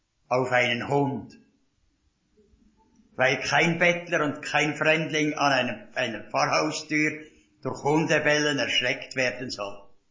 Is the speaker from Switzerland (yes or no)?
yes; Bern, Switzerland; accent: Bernese dialect; sie haben eine ausgesprochene Sympathie für uns Berner. Zuerst sprach ich in den Wochengottesdiensten meinen Berner Dialekt.